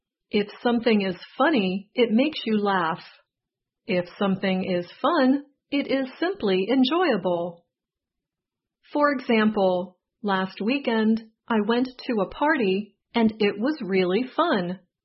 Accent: West Virginia, United States; Where I grew up in West Virginia, people might call something really fun a hoot.

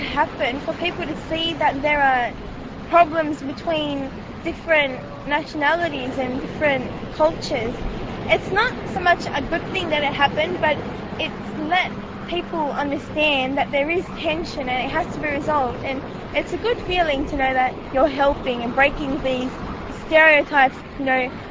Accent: Australia; Because I'm Australian and my parents are Lebanese, so I'm hopefully trying to just integrate both of them together.

